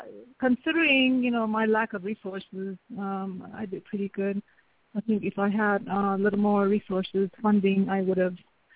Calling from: Fort Defiance, Arizona, United States; I am calling from Fort Defiance.

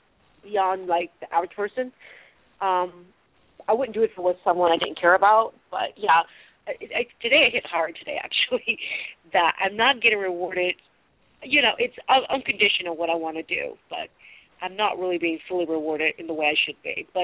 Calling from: California, United States; from California.

